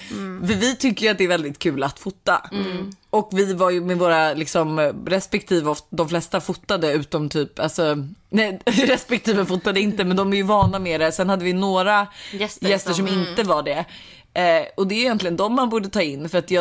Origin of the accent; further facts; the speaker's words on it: Stockholm, Stockholm County, Sweden; Jag är ju från Stockholm.